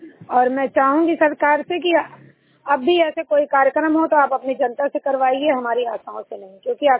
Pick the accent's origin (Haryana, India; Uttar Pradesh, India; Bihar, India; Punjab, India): Uttar Pradesh, India; Sultanpur; मैं सुल्तानपुर की निवासी हूँ।